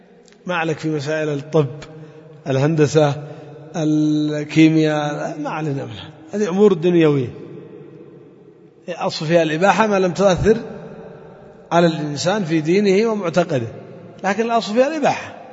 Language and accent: Arabic; Yemen; طبعا هذا موجود عندنا في اليمن للأسف الشديد